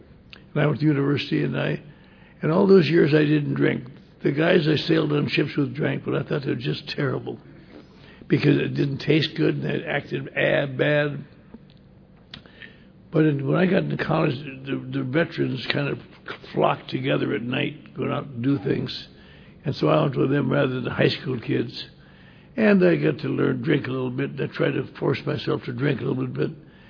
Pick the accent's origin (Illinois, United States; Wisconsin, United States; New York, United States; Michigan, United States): Wisconsin, United States; But I grew up in Wisconsin, and I was a bright little boy raised in a good church